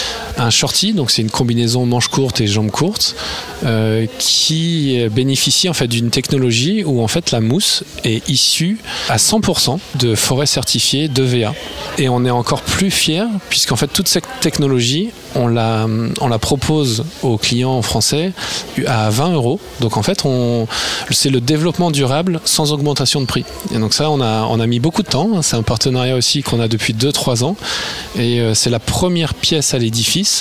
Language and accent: French; Brittany, France; en tant que breton